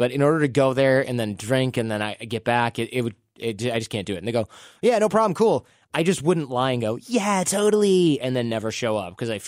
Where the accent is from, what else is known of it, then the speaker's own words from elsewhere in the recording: Detroit, Michigan, United States; also born or lived in New York; now in Los Angeles, United States; I moved from the Midwest, Detroit area, to New York and then